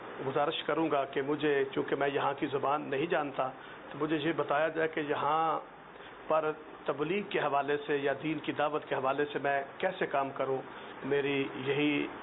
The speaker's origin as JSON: {"language": "Urdu", "country": "Pakistan", "lives_now": "Kenya", "said": "میں پاکستان کا رہنے والا ہوں یہاں کینیا میں ہدایہ مسجد میں امام اور خطیب ہوں"}